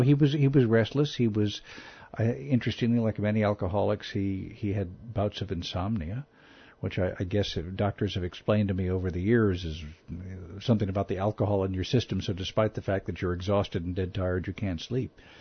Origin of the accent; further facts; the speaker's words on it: Chicago, Illinois, United States; Being a Chicagoan, reading about aldermen in the Sun-Times and the tabloids and the Chicago City Council and politics